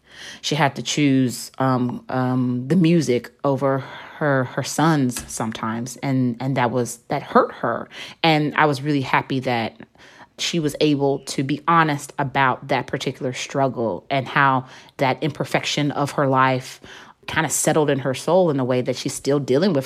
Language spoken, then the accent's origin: English; Memphis, Tennessee, United States; So I'm from Memphis, Tennessee. You know, I'm born and raised